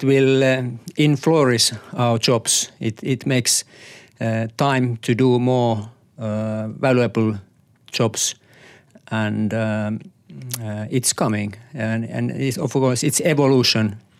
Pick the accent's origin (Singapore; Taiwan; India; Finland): Finland; English is a second language; And I come from Finland, which is North Europe country.